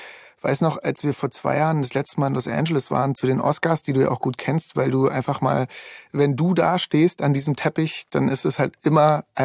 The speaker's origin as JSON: {"language": "German", "region": "East Germany", "country": "Germany", "said": "ich komme aus dem Osten, ne?"}